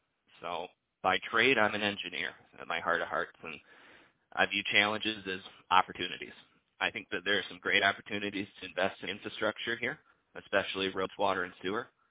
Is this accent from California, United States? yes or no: no; Lansing, Michigan, United States; now in Farmington, United States; We're both originally from the Lansing area, but moved to Southeast Michigan for both of our jobs.